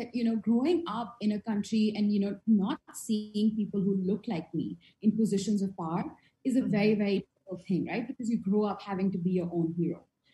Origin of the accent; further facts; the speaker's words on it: Delhi, India; when I was in India, I've been born and brought up in Delhi. And I did my undergraduation here. I studied in Delhi University.